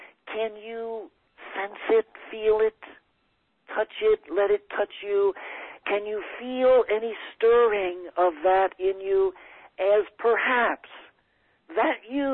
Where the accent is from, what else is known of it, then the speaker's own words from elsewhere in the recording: the South, United States; accent: southern; That's my southern accent, y'all.